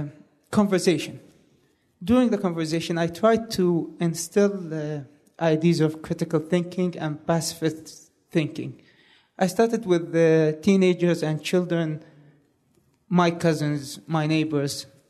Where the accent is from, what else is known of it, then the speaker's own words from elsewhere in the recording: Iraq; from Iraq.